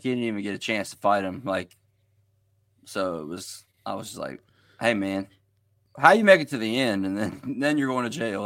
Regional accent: Harrisonburg, Virginia, United States; I grew up in Harrisonburg, Virginia. James Madison University, JMU, everybody knows it.

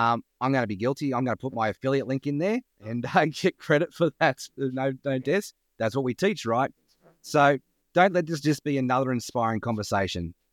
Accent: Australia; It's like I'm not the Jeff Ross, the Canadian roaster, right?

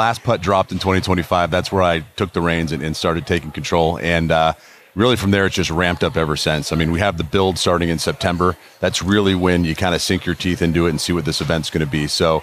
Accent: Phoenix, Arizona, United States; I grew up born and raised in Phoenix, Arizona, so it's surreal to be the tournament chairman this year.

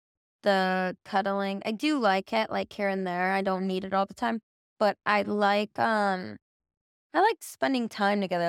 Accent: Midwest, United States; Yeah, I'm like old fashioned. Like, I'm from Midwest.

